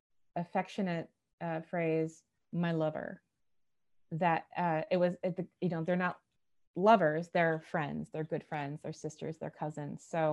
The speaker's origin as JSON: {"language": "English", "town": "Lebanon", "region": "Indiana", "country": "United States", "said": "that makes sense to me because I'm from Lebanon, Indiana, and we say Lebden."}